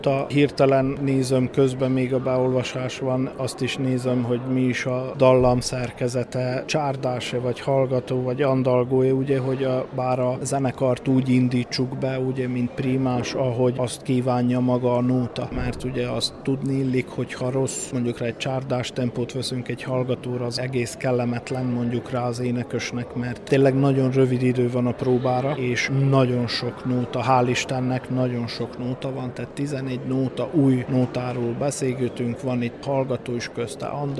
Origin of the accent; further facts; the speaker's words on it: Hungary; Mint magyar zenésznek ugye a magyar nóta